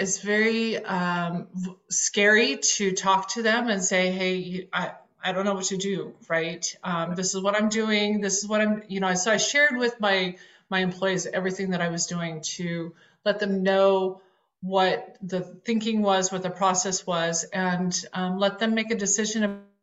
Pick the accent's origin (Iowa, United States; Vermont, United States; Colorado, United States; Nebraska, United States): Colorado, United States; Denver; now in Italy; I'm in Italy now, but I was born and raised in Colorado, Denver.